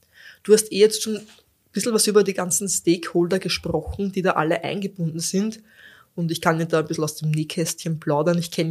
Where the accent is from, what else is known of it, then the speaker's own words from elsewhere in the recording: Lower Austria, Austria; Wir sind beide aus dem Waldviertel.